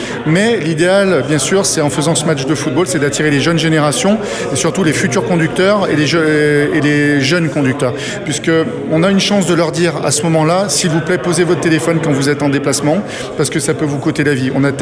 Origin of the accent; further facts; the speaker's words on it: Saint-Étienne, Auvergne-Rhône-Alpes, France; Je suis stéphanois d'origine